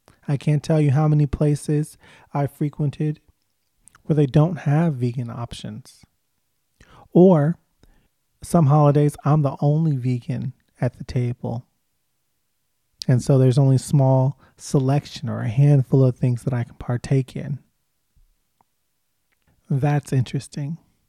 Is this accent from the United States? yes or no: yes; United States; Growing up in America, we are all influenced by fad diets.